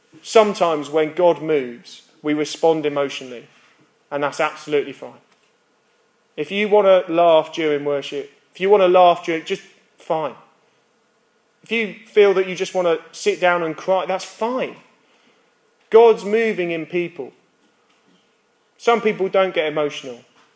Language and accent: English; United Kingdom; We don't like this as British people, that the Holy Spirit changes our emotions.